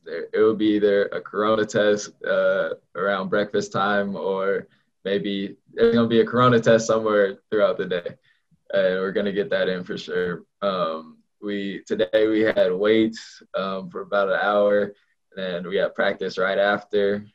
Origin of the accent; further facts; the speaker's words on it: California, United States; Obviously, I'm from Southern California, so one of my favorite rappers is